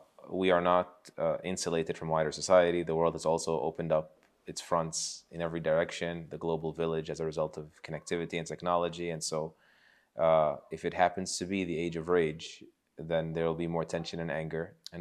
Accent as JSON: {"language": "English", "region": "Pennsylvania", "country": "United States", "said": "But we're from Pennsylvania, so we have guns."}